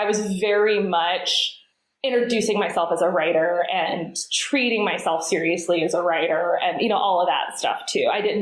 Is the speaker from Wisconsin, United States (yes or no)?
no; Chattanooga, Tennessee, United States; I grew up in Chattanooga in Tennessee.